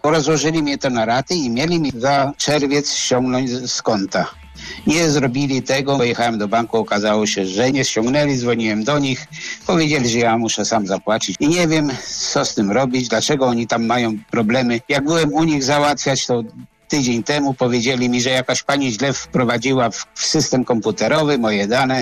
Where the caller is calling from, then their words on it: Szczecin, West Pomeranian Voivodeship, Poland; jestem ze Szczecina, ze Swojskiej.